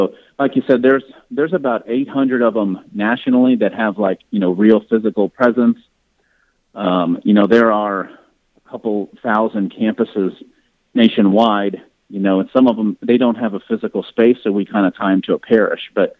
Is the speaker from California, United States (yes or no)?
no; Illinois, United States; now in Dallas, United States; So I grew up, I'm in Dallas now, but I grew up in the Midwest in Illinois.